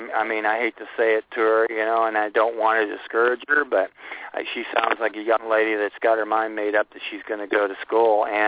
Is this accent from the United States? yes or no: yes; Illinois, United States; Well, I'm from Illinois, so we got a few out there too.